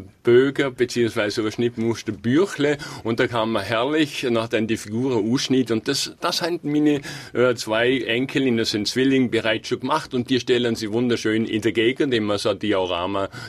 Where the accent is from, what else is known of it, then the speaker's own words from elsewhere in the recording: Switzerland; wir als Schweizer Karl-May-Freunde